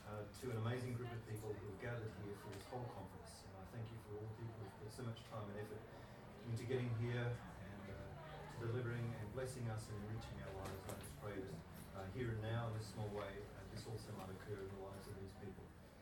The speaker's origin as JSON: {"language": "English", "town": "Geraldton", "region": "Western Australia", "country": "Australia", "said": "I hail from Geraldton in Western Australia, which is a long way from anywhere, of course. And I've been teaching there for about 14 years."}